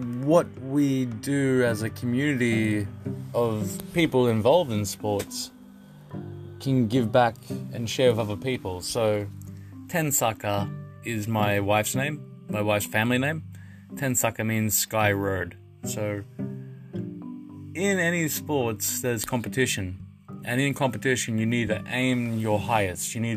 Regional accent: Australia; now in Japan; because I live in Japan. I'm not Japanese, I'm Australian, but my wife's Japanese

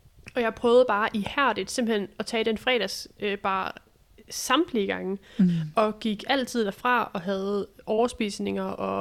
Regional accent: Region of Southern Denmark, Denmark; Jeg er flyttet tilbage til Fyn og har købt hus

